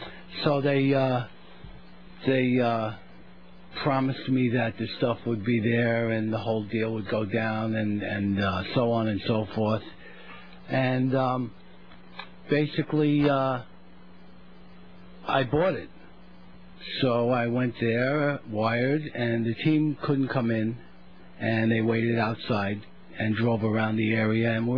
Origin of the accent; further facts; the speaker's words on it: Brooklyn, New York, United States; And growing up in Brooklyn, you take a chance.